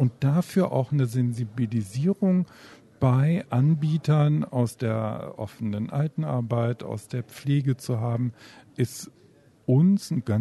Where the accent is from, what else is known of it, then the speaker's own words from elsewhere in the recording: Cologne, North Rhine-Westphalia, Germany; Also ich komme ja nun selber aus Köln